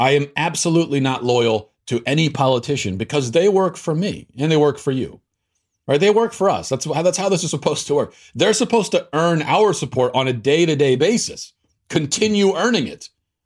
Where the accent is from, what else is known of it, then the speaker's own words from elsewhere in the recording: United States; I do think that this is actually kind of the right way of going about it as an American.